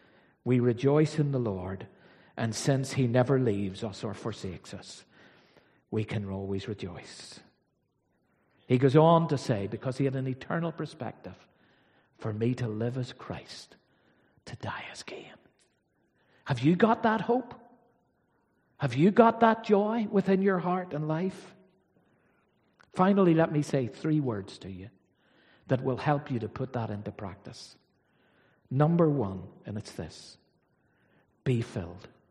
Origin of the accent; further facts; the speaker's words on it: Belfast, Northern Ireland, United Kingdom; when I was a little boy growing up in East Belfast, I lived in a little street.